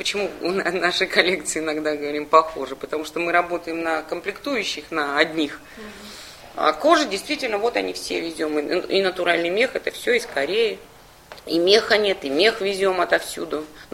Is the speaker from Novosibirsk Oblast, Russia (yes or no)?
yes; Novosibirsk, Novosibirsk Oblast, Russia; Я новосибирец